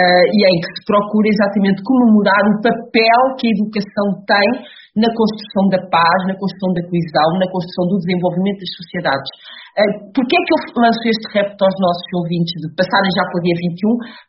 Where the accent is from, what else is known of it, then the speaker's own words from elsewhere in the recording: Fermentelos, Aveiro, Portugal; now in Berlin, Germany; sou de Formentelos, originalmente, estou baseada em Berlim, onde vivo